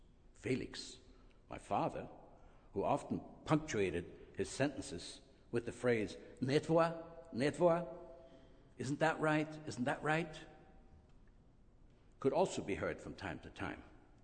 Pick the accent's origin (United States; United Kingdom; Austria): Austria; Lower Austria; The house I was born in was on Bernhardgasse, where my grandfather … lived. That's today the Schoenberg Museum. When I was still an infant, my parents moved with me to a nearby apartment. My brother Hermann was born there 2 years later, and there we grew up.